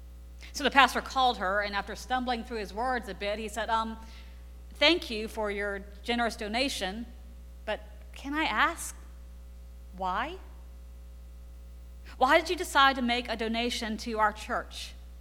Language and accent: English; the South, United States; I'm from the South, but I failed the quiz because of one question.